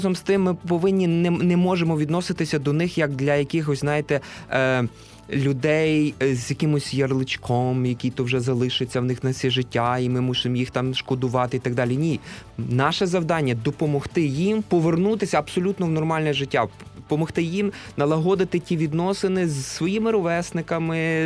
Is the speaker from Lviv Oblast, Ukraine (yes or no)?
yes; Lviv, Lviv Oblast, Ukraine; там зі мною мій колега Юрій, ми зі Львова